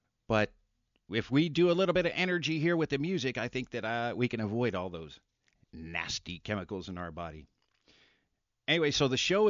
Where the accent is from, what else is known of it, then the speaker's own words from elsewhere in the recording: Hayward, California, United States; Growing up in Hayward, it was a lot of fun. And being so close to San Francisco, there were many opportunities to get in trouble.